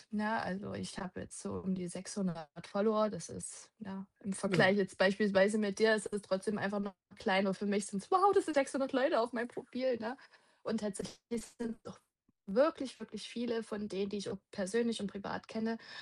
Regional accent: Chemnitz, Saxony, Germany; ich komme aus Chemnitz, bin ursprünglich auch immer schon in Sachsen gewesen, bin da aber schon ein paar Mal hin und her gezogen

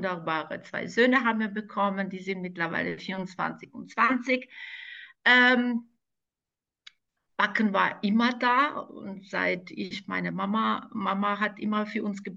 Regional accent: Bosnia & Herzegovina; German is a second language; moved away as an adult; now in Germany; ich bin dieses Jahr 50 geworden. Bin geboren in Ex-Jugoslawien, jetzt gehöre ich zu Bosnien als Kroatin oder katholisch aus Bosnien. Dort habe ich 18 Jahre verbracht, meine Kindheit und Jugend

